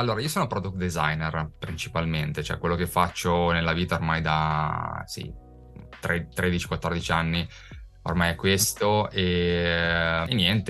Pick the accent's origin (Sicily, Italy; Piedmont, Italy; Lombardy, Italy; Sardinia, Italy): Lombardy, Italy; born there; io allora sono brianzolo di nascita, in realtà ho delle origini napoletane, sia da parte di padre che da parte di madre. Mio padre puteolano di Pozzuoli e mia madre di Avellino.